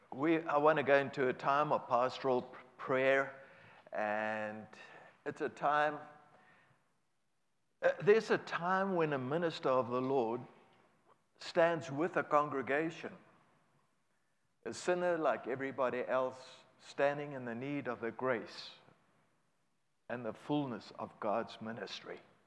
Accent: South Africa; accent: South African; also born or lived in Chile; now in Boone, United States; So my accent is not local. That's from South Africa. That's where we're originally from. And so 34 years of speaking Spanish does not help the English accent to become Americanese.

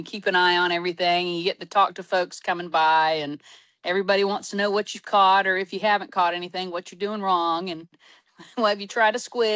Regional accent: Palmetto, Florida, United States; Well, I grew up in a little town called Palmetto, and lived in a neighborhood with a whole bunch of boys and just got into sports.

